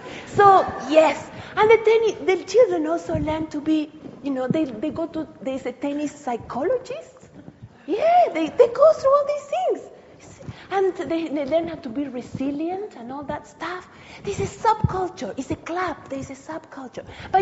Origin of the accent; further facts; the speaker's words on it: Argentina; English is a second language; I come from Argentina, everything about football, not too much about tennis.